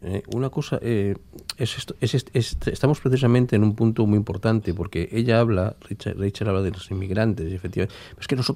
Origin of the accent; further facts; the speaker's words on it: Bilbao, Basque Country, Spain; Mi padre tiene 74 años y ha nacido en la calle Santa María. Somos de Bilbao de toda la vida. Somos más vascos que muchos vascos